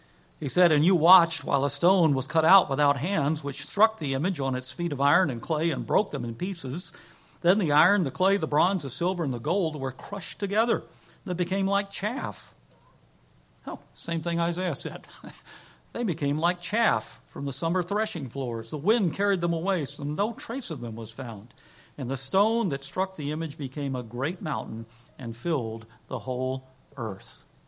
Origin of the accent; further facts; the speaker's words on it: Houston, Texas, United States; Now, I'm not trying to trash Houston, but I'm glad that it's my hometown.